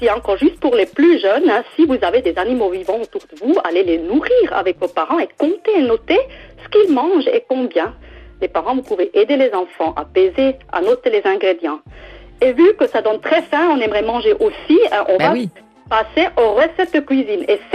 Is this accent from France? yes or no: no; Switzerland; Et chez nous en Suisse, en fait, cette recette, elle est même politique.